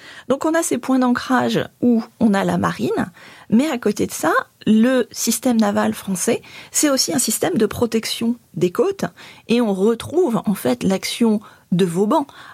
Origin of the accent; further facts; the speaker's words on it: Bordeaux, Nouvelle-Aquitaine, France; Alors, en tant que bordelaise, je connais ça plutôt bien.